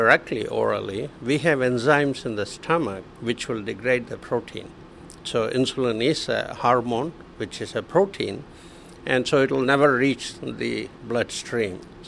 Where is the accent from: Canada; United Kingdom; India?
India; now in United States; The very first phone call that I made when I came from India here cost me $75.